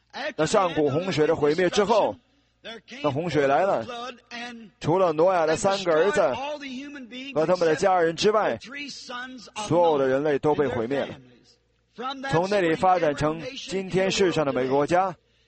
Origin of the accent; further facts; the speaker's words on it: South China, China; 我是南方人